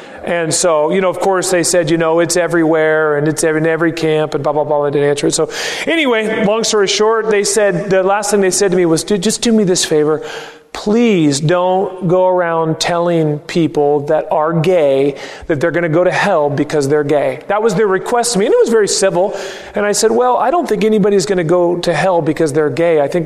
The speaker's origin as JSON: {"language": "English", "town": "Seattle", "region": "Washington", "country": "United States", "tie": "born there", "said": "I was born in Seattle. I think it's the greatest mission field in the world."}